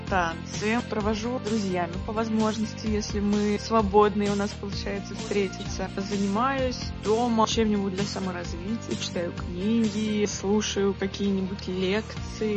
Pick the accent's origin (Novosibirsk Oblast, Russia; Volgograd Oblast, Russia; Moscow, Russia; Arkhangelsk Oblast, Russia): Arkhangelsk Oblast, Russia; Severodvinsk; now in Saint Petersburg, Russia; Санкт-Петербург, где я живу, теплые Сочи и мой родной город Северодвинск.